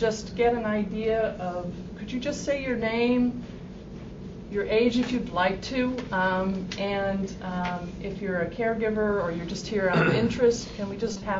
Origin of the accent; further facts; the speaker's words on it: Cincinnati, Ohio, United States; Cincinnati.